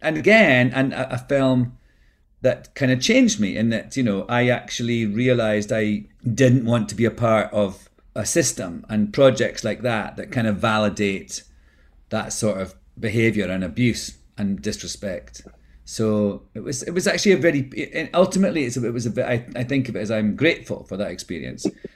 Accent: Scotland, United Kingdom; I was like, yeah, I know, I'm Scottish.

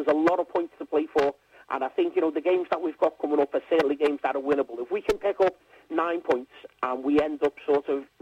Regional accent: Liverpool, North West England, United Kingdom; as a Scouser, as a fellow Scouser, it's not something that we're used

